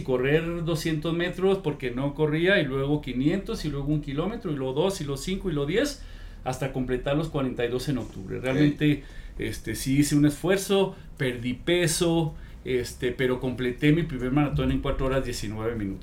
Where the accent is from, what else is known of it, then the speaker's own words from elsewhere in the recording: Chihuahua, Mexico; soy de Chihuahua, tengo que hacer caballo blanco